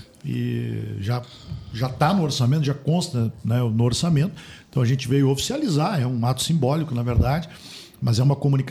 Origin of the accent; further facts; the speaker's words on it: Santo Ângelo, Rio Grande do Sul, Brazil; eu sou do interior, eu sou de Santo Ângelo, né? Sou missioneiro, fui prefeito lá